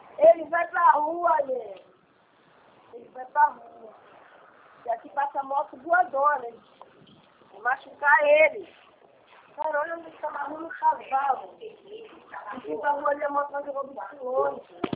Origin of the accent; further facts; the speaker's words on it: Bahia, Brazil; É na minha terra, esse cavalo já estava solto. Na Bahia ninguém gosta de maltratar os bichos.